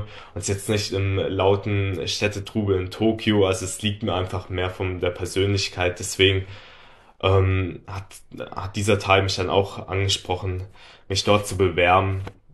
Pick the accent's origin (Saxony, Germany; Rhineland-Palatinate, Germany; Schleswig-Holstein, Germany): Rhineland-Palatinate, Germany; Mainz; ich bin 26 Jahre alt. Ich komme aus Mainz